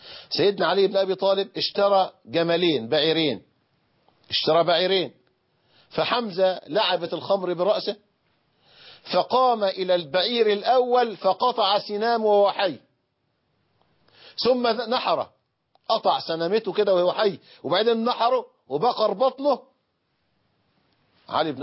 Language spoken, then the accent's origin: Arabic; Egypt; القمح اللي بنسميها عندنا في مصر الغلة